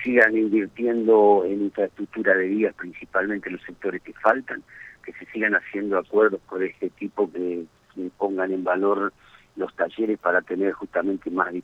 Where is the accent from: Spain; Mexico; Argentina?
Argentina; San Cristóbal, Santa Fe; Sí, en mi pueblo, en San Cristóbal, hemos creado una agrupación